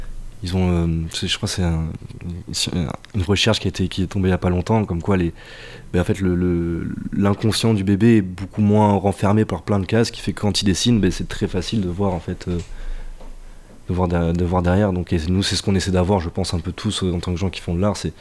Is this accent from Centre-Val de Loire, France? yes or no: no; Limoges, Nouvelle-Aquitaine, France; je viens de Limoges, donc une toute petite ville